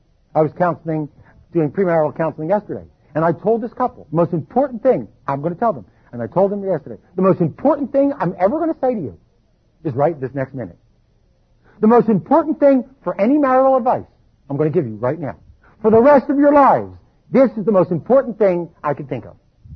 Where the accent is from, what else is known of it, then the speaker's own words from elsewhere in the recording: Philadelphia, Pennsylvania, United States; Now, I grew up in Philadelphia, and the classic works that I used to read growing up were comic books.